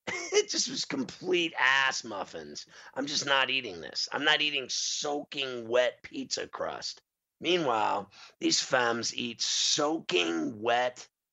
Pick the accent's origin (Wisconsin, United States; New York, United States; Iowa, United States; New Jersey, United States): New York, United States; New York City; we're from New York, so, right? We have great pizza here